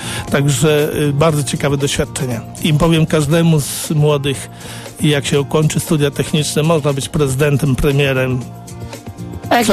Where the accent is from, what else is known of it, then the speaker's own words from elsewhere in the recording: Lower Silesian Voivodeship, Poland; Urodziłem się pod Górą Ślężą, nieopodal Świdnicy, tam też kończyłem liceum